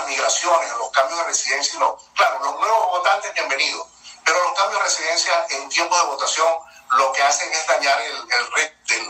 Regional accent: Lechería, Anzoátegui, Venezuela; Pero personas como nosotros, que somos de Lechería

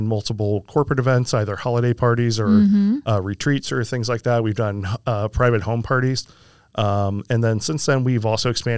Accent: Lakeland, Florida, United States; also born or lived in Chicago / New York; I grew up in Lakeland. For a brief period, I had moved to Chicago and New York.

